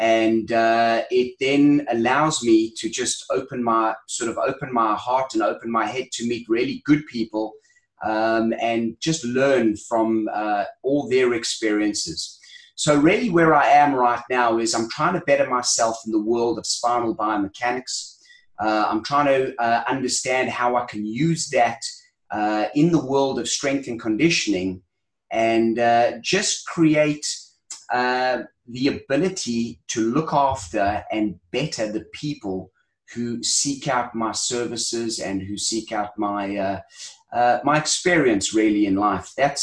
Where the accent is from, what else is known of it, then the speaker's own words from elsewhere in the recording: South Africa; I, as a South African